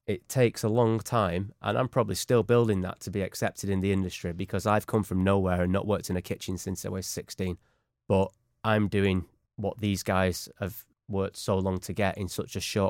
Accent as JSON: {"language": "English", "town": "Manchester", "region": "North West England", "country": "United Kingdom", "said": "We're all from Manchester. Just be from Manchester."}